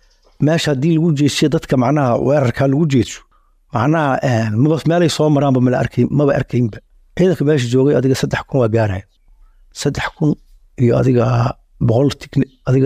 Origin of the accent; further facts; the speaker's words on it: Mogadishu, Banaadir, Somalia; waxan ka imid muqdisho